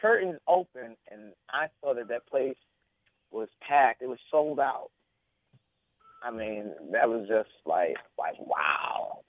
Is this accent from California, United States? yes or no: no; Brooklyn, New York, United States; I'm from Brooklyn. I'm a church boy.